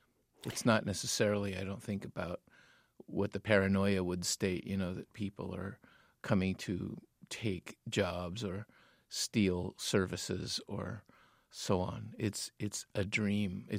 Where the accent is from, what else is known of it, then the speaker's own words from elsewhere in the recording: Tijuana, Baja California, Mexico; now in United States; One of the rules was do not admit to anybody that we're from Tijuana.